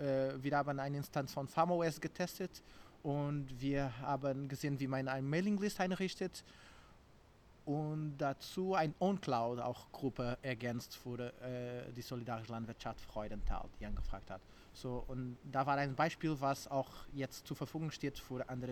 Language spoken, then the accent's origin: German; Witzenhausen, Hesse, Germany; Ich komme aus Witzenhausen